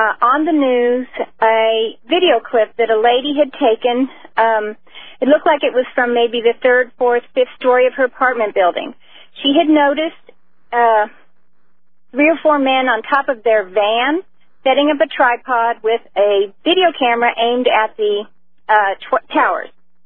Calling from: Austin, Texas, United States; Hi, I'm calling from Austin, Texas.

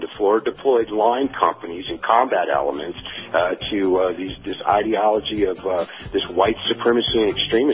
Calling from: Tennessee, United States; Hey, good morning, sir. … in East Tennessee.

